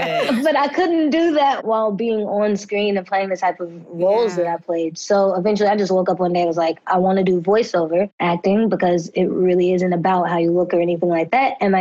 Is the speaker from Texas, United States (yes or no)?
yes; Texas, United States; I'm from Texas originally, and she had a dance school out there.